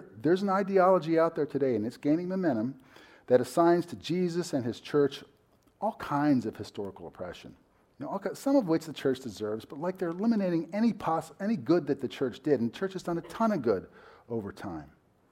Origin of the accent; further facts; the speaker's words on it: Baltimore, Maryland, United States; born there; But you guys know I was born in Sinai Hospital in Baltimore